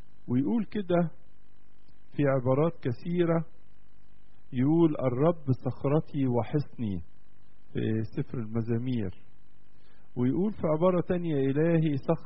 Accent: Egypt; احنا عندنا في مصر

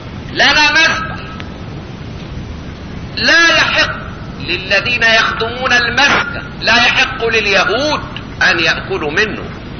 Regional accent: Egypt; لأننا نحن كمصريين

